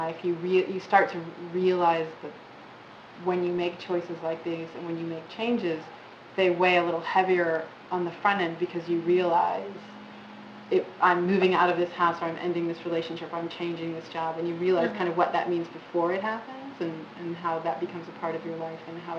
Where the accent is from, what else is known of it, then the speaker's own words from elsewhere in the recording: Huntington Beach, California, United States; Yeah, I grew up in Huntington Beach.